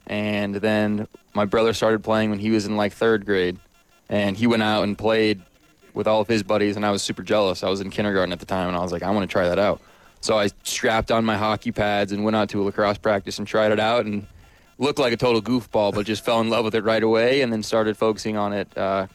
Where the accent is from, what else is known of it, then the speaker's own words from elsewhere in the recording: Denver, Colorado, United States; I'm from Denver originally, so my parents and family all get to come out